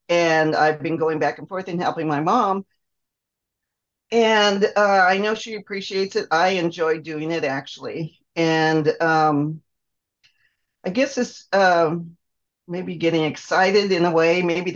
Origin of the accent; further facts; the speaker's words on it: Santa Barbara, California, United States; I grew up in Santa Barbara